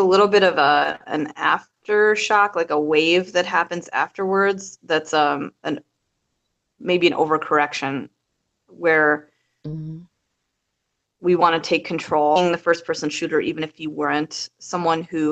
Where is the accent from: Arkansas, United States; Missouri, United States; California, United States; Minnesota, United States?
Minnesota, United States; I actually was very transient, and I'm from Minnesota, but I moved all over the place.